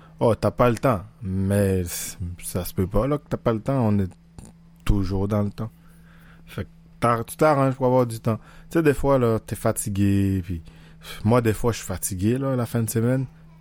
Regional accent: Haiti; c'est le frère d'un de mes meilleurs amis avec qui j'ai grandi en Haïti

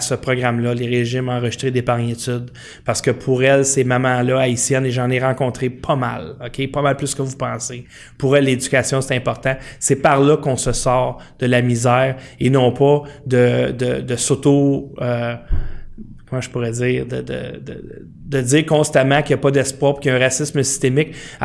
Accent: Quebec, Canada; J'ai grandi au Québec, même si je suis semi-algérien.

